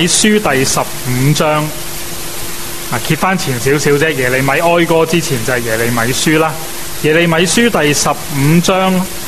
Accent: China; 铜墙铁壁，我们中国人说、是不能够击败的

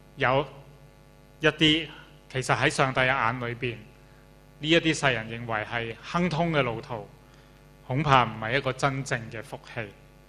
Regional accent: China; 我們中國人，我們過年的時候，我們都是會不斷呢是互相來到去祝福啦

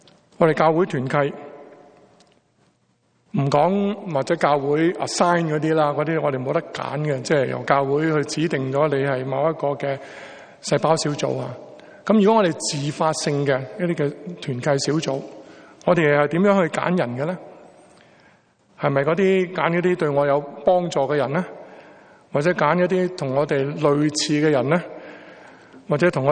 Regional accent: Guangdong, China; 我们广东人叫吹下水

